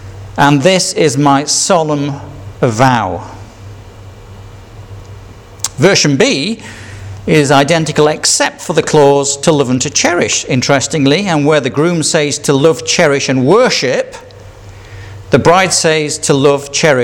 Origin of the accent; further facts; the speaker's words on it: Yorkshire and the Humber, United Kingdom; being a Yorkshireman, I probably would have remembered that.